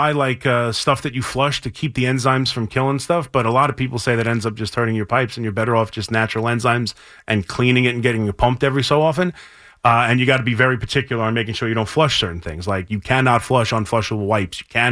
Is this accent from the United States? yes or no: yes; New York, United States; The guy goes, you know, you sound like you're from New York. I'm from New York.